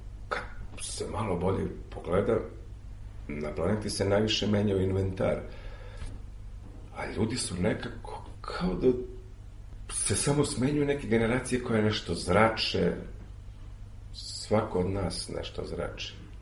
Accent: Samarinovac, Toplica District, Serbia; also born or lived in Prokuplje; Rođen sam u Prokuplju, do svoje 9. godine sam živeo u Dobričkoj Ravnici, to je Toplica. To vam je u selu Samarinovac.

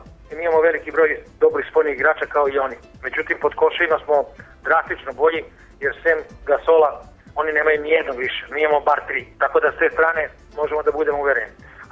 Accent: Serbia; Naravno, kao Srbin, tipujem na Srbiju

